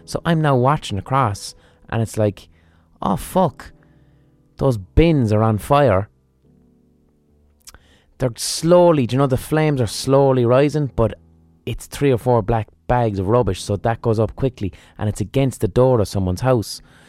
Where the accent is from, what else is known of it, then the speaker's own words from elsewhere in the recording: Ireland; At this point, he clicks that I'm fucking Irish.